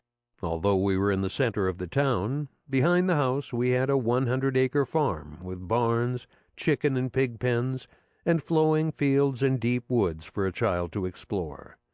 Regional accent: South Orange, New Jersey, United States; I was born at home in South Orange, New Jersey, a leafy suburb of New York.

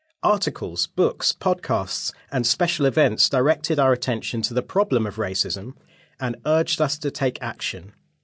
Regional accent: London, United Kingdom; am Black British. I was born in London to parents from the island of Barbados in the Caribbean, who had moved to the UK to work and study. The suburb where I grew up was predominantly white.

